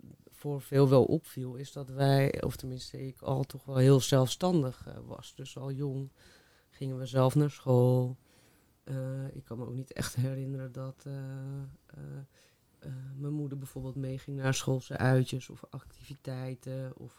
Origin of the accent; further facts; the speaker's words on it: North Holland, Netherlands; Ja, nou, ik kom dus uit Noord-Holland en ik ben 37 jaar.